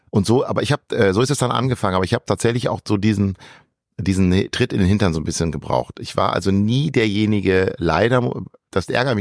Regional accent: Ibbenbüren, North Rhine-Westphalia, Germany; habe ich mal 1,5, 2 Jahre in so einem Knabenchor gesungen in Ibbenbüren in meiner Heimatstadt

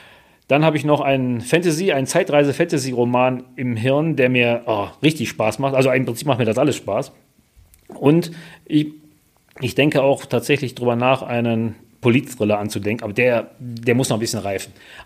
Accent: Wuppertal, North Rhine-Westphalia, Germany; Ich bin ja am Hanerberg aufgewachsen und so gesehen nur jetzt durch einen Umzug nach Barmen gekommen.

